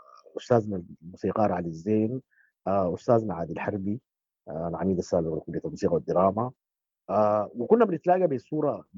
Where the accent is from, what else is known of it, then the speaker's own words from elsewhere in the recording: Darfur, Sudan; مع انه انا انتمي الى دارفور، يعني انا دارفوري الاصل.